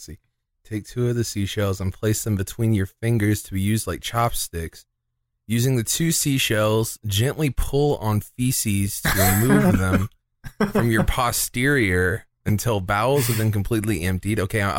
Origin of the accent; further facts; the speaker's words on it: South Carolina, United States; I was born in South Carolina and I've lived in South Carolina most of my life.